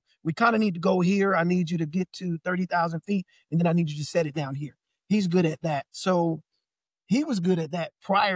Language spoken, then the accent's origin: English; Oakland, California, United States; when you're talking to Californians, you got to be specific about the region of California you're from. I grew up in East Oakland.